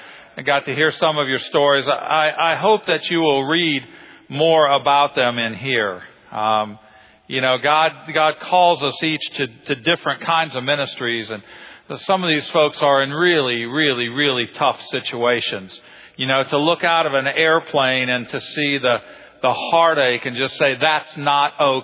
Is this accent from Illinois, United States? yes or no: yes; Illinois, United States; I grew up in Illinois, so just moving south, I've improved, you know, the football experience here.